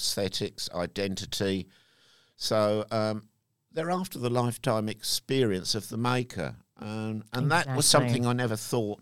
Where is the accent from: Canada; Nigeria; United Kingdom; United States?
United Kingdom; England; being an Englishman, I'm probably a frustrated grocer, having a shop like Margaret Thatcher.